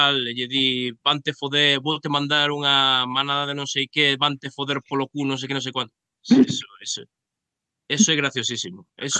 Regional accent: Galicia, Spain; Porque son galego, pero tamén son máis divertidos.

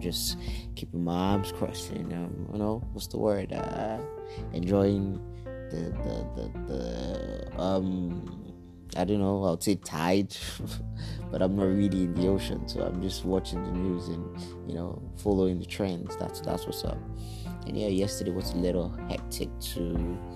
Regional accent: Nigeria; the market is unpredictable as a Nigerian entrepreneur.

